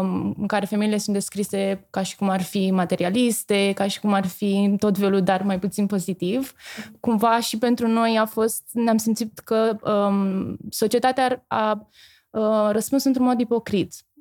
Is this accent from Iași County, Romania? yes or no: no; Bucharest, Romania; am crescut în București și de la vârste foarte mici, mergând pe stradă